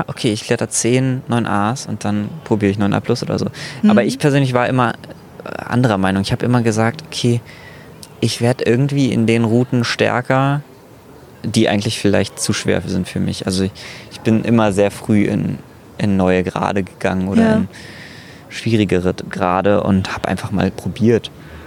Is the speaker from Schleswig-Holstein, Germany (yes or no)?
no; Berlin, Germany; Und ich als Berliner